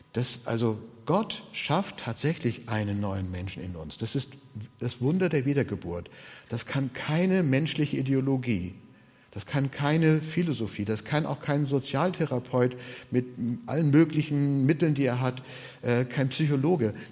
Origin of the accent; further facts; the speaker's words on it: Rostock, Mecklenburg-Vorpommern, Germany; Wir sind ja Rostocker, Silke und ich